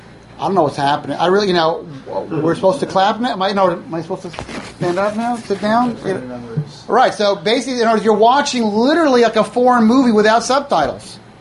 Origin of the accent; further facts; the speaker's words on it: Seattle, Washington, United States; When I grew up in Seattle, Washington, it's an Orthodox shul.